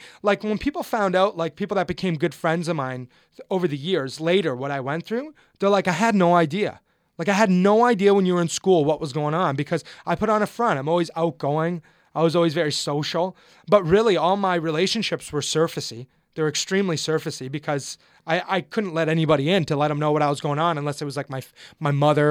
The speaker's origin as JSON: {"language": "English", "country": "Canada", "said": "I'm Canadian, originally Canadian. So I was at Brock University, my final semester."}